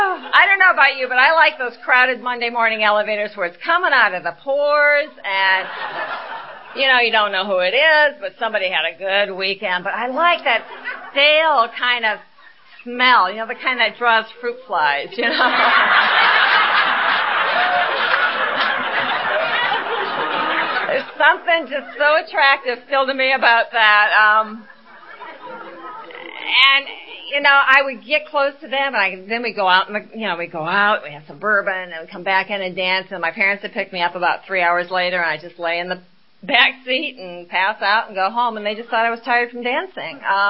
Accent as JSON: {"language": "English", "region": "Iowa", "country": "United States", "tie": "born or raised there", "said": "growing up in Iowa, which was my first resentment, I knew that they had left me here by mistake. And I would sit in those soybean fields in the middle of the summer as a little girl looking for the mothership."}